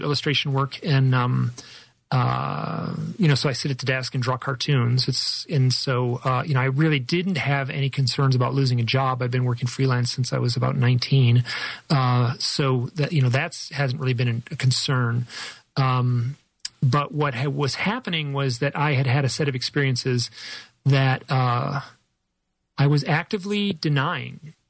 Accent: Michigan, United States; Beautiful autumn in the Midwest. I grew up in Michigan.

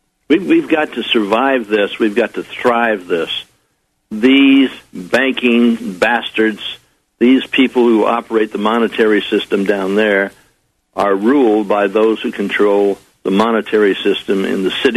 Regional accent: United States; I said, why not? I'm an American.

